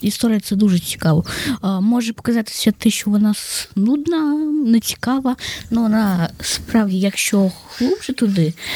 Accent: Zaporizhzhia, Zaporizhzhia Oblast, Ukraine; Я з міста Запоріжжя.

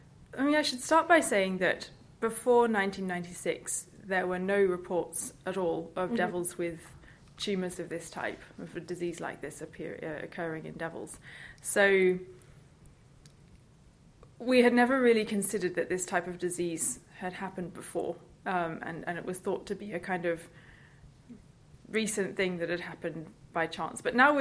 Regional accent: Tasmania, Australia; I should mention that I'm actually from Tasmania, and I've been working with Tasmanian Devils for quite a long time now.

